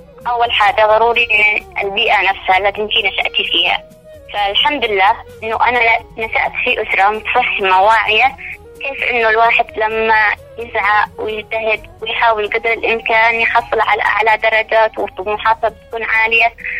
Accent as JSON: {"language": "Arabic", "country": "Yemen", "said": "أنا كطالبة يمنية مثلت بلادي على أحسن ما يرام"}